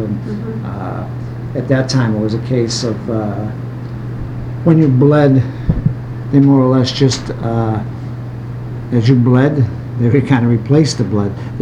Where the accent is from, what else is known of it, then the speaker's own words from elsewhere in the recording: Boston, Massachusetts, United States; I grew up in East Boston. I have 2 sisters, no brothers. Just an average American family.